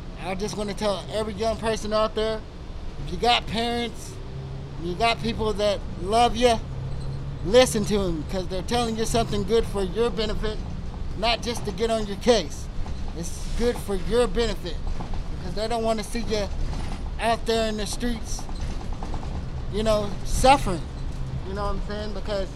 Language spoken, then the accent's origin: English; Longview, Texas, United States; also born or lived in Detroit; I'm from East Texas. I'm from Longview, Texas.